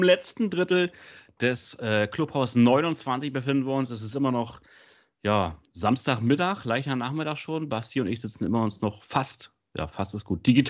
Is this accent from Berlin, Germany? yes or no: yes; Berlin, Germany; ich komme aus Berlin, du kommst aus Hildesheim